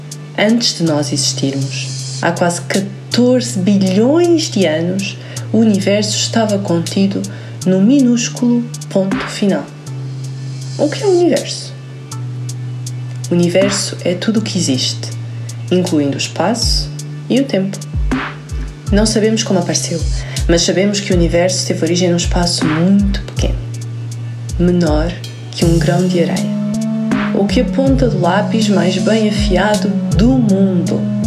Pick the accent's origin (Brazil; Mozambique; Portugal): Portugal; Sou autora e ilustradora de livros para a infância. Sou portuguesa